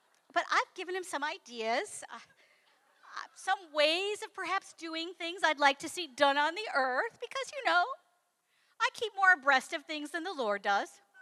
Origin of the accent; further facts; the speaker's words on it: Detroit, Michigan, United States; I'm from Michigan, Detroit. Probably some of my uncles really do know where Jimmy Hoffa is.